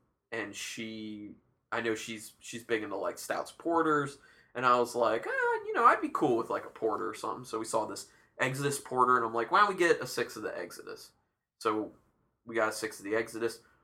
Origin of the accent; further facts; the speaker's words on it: Baltimore, Maryland, United States; no, we're from Baltimore area